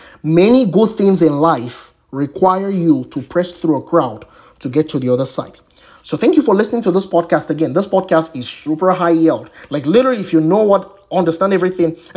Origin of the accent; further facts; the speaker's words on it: Nigeria; growing up in Nigeria, right, we had situations where I remember one famous time where for 9 months we did not have electricity